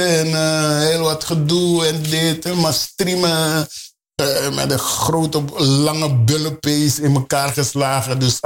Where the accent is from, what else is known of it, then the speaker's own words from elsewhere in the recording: Suriname; now in Netherlands; Ik kom september uit Suriname naar Nederland. En november is Suriname onafhankelijk.